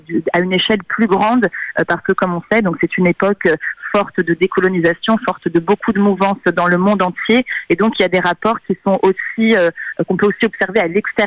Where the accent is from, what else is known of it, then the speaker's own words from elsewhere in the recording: Portugal; now in France; Moi, je suis portugaise. J'ai vécu au Portugal pendant plus de 4 ans. Et aujourd'hui, je suis en France